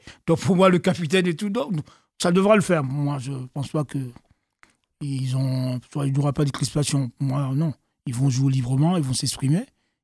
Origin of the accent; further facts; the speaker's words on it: Côte d’Ivoire; même si je suis de Côte d'Ivoire